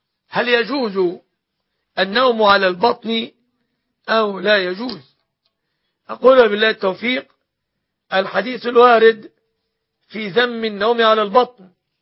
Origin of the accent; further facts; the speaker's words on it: Egypt; أن يحفظ بلادنا مصر